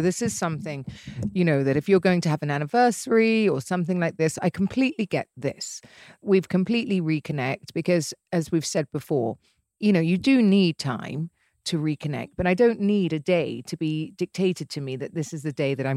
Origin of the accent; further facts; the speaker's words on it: England, United Kingdom; obviously I'm English and used to English men.